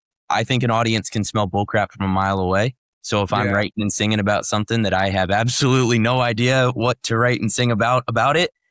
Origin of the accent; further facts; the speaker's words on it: Nashville, Tennessee, United States; So I'm born and raised in Nashville. I grew up on the west side of Nashville. My parents still have my childhood home there.